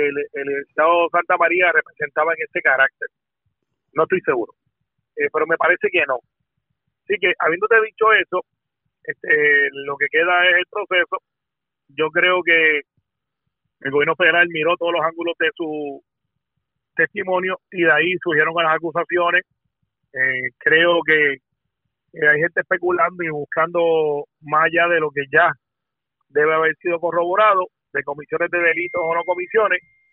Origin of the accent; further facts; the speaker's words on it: Guaynabo, Puerto Rico; sobre todo cuando es mi pueblo, o sea, gente que yo conozco, gente que uno ha crecido con ellos, porque pues Guaynabo mucha gente cree que es una gran ciudad, pero un pueblo bastante pequeño en concentración de lo que es fuera de las urbanizaciones.